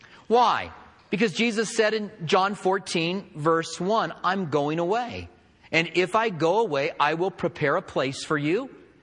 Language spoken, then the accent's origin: English; United States; Yes, and yes, again, I am an American. I don't know what gave it away. I am an American